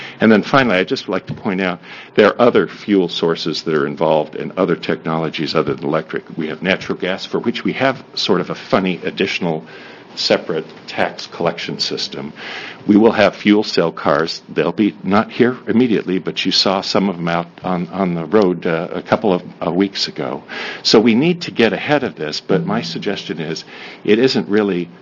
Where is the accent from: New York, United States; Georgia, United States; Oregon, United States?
Oregon, United States; Portland; I offer my hometown, the city of Portland.